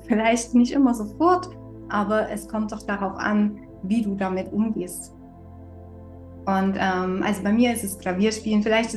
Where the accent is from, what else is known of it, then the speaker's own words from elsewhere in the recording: Dresden, Saxony, Germany; Man könnte meinen, es ist für mich als Dresdner vielleicht gar nicht so was Besonderes